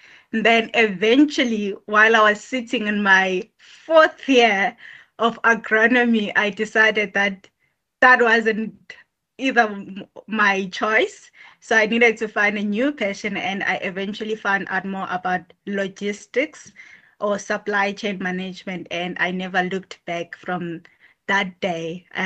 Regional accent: Johannesburg, Gauteng, South Africa; Actually, I grew up in Johannesburg. There's no agriculture in Johannesburg.

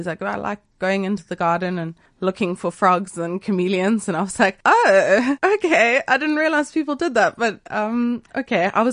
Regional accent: Durban, KwaZulu-Natal, South Africa; I grew up in like Glen Hills and Durban North, so we didn't get a lot of snakes there, but I always loved all animals.

